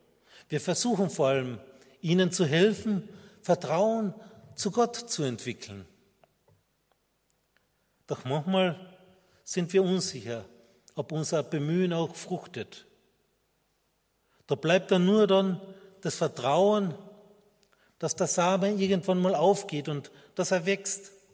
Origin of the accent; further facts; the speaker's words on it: Carinthia, Austria; Bei mir in meiner Heimat in Kärnten